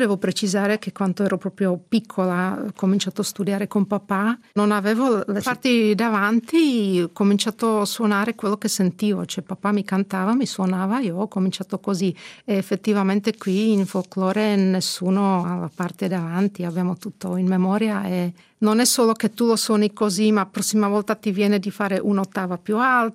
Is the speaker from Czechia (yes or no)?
yes; Moravia, Czechia; Italian is a second language; gruppi di folklore moravo, per esempio da dove vengo io